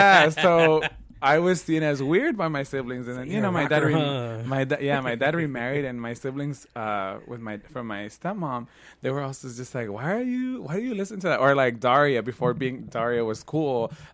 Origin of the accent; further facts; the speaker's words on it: Los Angeles, California, United States; So, yeah, so that's a little bit about me growing up in Boyle Heights. It's genuinely one of the only community that felt like home. So when my mom moved away, I decided to stay here in Boyle Heights and been here ever since.